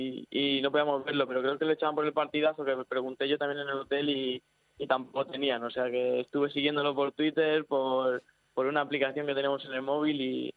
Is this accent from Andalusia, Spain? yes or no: no; Seseña, Castilla-La Mancha, Spain; No, yo no soy de Vallecas, yo soy de Toledo, ajá. O sea, de Seseña.